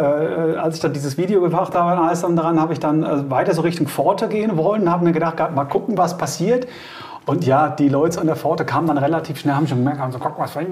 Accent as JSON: {"language": "German", "town": "Mainz", "region": "Rhineland-Palatinate", "country": "Germany", "tie": "born there", "said": "weil wie gesagt, da so als geborener Mainzer"}